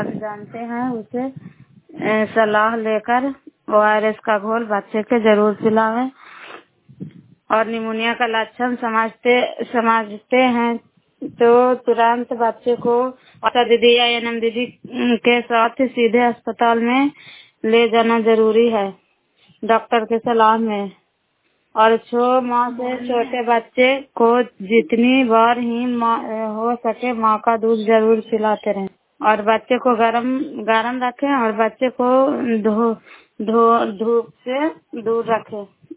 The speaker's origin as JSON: {"language": "Hindi", "region": "Bihar", "country": "India", "said": "नालंदा जिला कराई ब्लॉक के निवासी हूँ।"}